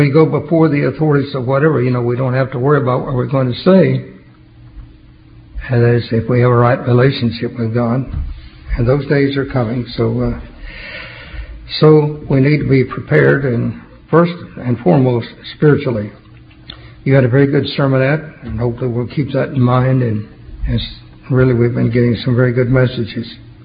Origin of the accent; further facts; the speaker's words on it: Oklahoma, United States; also born or lived in Texas; You get back into my home state of Oklahoma or any of those states, really, back in the South.